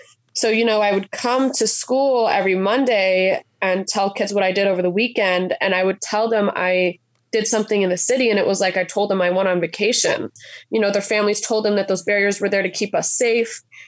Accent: Grosse Pointe Park, Michigan, United States; also born or lived in Detroit; growing up in Grosse Pointe Park, I think I had a slightly different view on things than a lot of my classmates did.

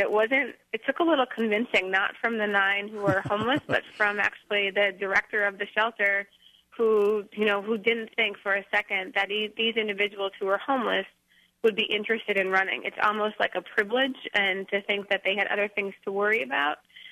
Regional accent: North Dakota, United States; I grew up in North Dakota, and I did have my whole life planned out from a very early age.

